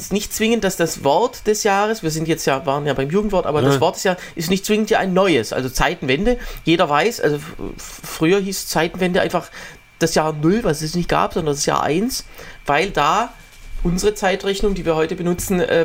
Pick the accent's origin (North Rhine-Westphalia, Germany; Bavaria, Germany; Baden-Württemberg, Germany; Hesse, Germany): Baden-Württemberg, Germany; im Schwäbischen, im Schwabenland, wo ich herkomme, ist das ja tatsächlich so.